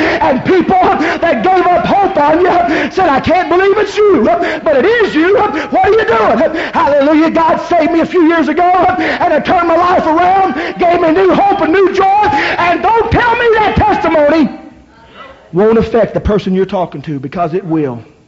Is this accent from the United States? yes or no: yes; Ohio, United States; I always tell the story that I'm Kentucky roots, raised in Ohio. And be honest with you, I don't like to claim the Buckeye State.